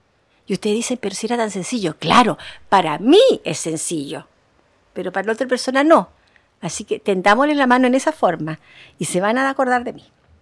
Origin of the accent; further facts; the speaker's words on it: Chile; Somos los chilenos muy creativos y muy innovadores.